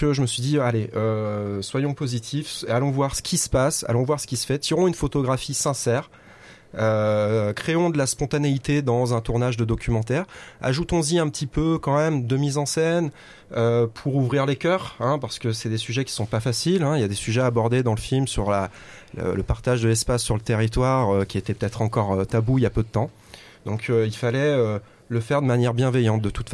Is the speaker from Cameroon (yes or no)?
no; Rhône Valley, France; donc je viens de la vallée du Rhône, c'est là où j'ai fait mes études, j'ai étudié le cinéma à Lyon